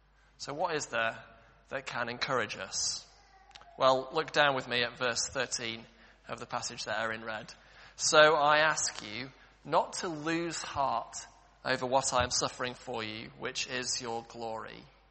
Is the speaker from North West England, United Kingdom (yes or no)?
yes; Manchester, North West England, United Kingdom; moved away; Manchester will always be my home. You wouldn't know it from my accent, but it's where I'm from. It's part of who I am.